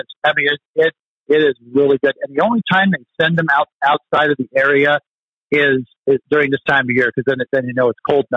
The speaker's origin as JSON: {"language": "English", "region": "Pacific Northwest", "country": "United States", "tie": "born or raised there", "said": "I moved from the Pacific Northwest, which is where I was born and raised. So I'm very familiar with what's in Oregon, Washington. I lived there most of my life. I came to the Midwest."}